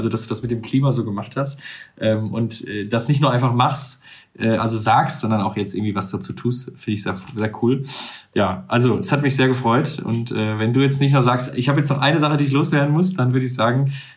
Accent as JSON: {"language": "German", "town": "Moers", "region": "North Rhine-Westphalia", "country": "Germany", "said": "wir kommen ja jetzt so aus der Nähe vom Ruhrgebiet, jetzt Moers ist jetzt ja noch so halb Niederrhein"}